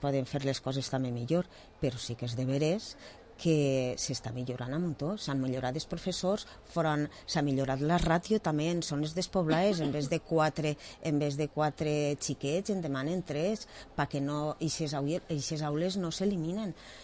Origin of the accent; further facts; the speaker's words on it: Vila-real, Valencian Community, Spain; i com jo soc de Villarreal